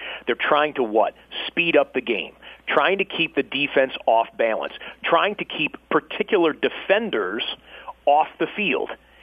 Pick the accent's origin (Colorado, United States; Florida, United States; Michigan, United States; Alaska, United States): Michigan, United States; funny story, I grew up in Michigan